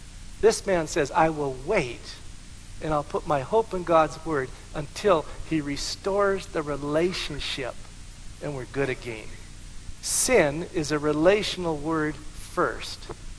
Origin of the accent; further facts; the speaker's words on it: Alberta, Canada; I said, I'm from Alberta. She said, I know, I could read your license plate.